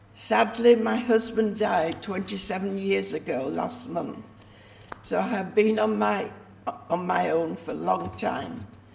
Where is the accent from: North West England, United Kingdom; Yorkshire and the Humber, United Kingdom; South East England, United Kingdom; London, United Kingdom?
Yorkshire and the Humber, United Kingdom; I'm a Yorkshire lass born and bred. Both my parents were staunch Methodists